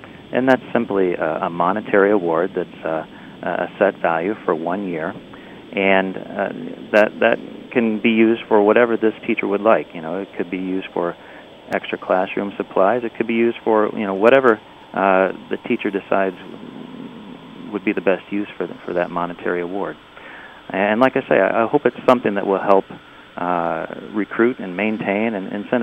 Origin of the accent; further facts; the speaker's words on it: Litchfield, Connecticut, United States; And I wanted to do something to support my hometown and support students in Litchfield by supporting the teachers